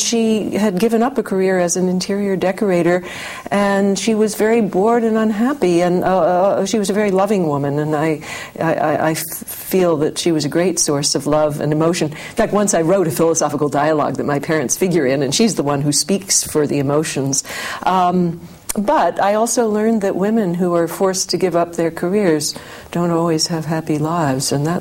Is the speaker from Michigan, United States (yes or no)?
no; Bryn Mawr, Pennsylvania, United States; also born or lived in New York City; Well, I was born in New York City, but then soon after that, we moved to suburban Philadelphia. So I grew up on what was called the Main Line in Bryn Mawr, Pennsylvania.